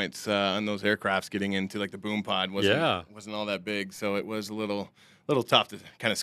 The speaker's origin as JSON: {"language": "English", "town": "Traverse City", "region": "Michigan", "country": "United States", "said": "I'm from Traverse City, Michigan. It's the cherry capital of the world, so we always had the Cherry Festival"}